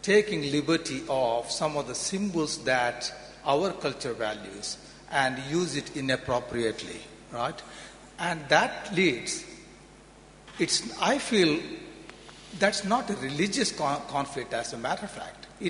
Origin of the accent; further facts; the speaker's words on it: India; I am from India originally. So there will be sort of question bias towards my culture.